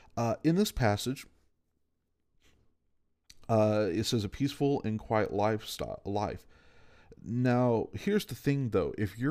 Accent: United States; And now, as a American, we should allow everyone necessarily to have the right to live any way they want to live.

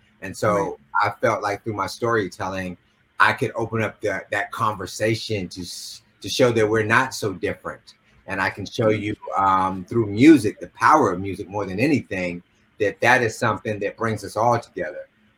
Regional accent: the South, United States; because I grew up in the South, and so I know what all of that is.

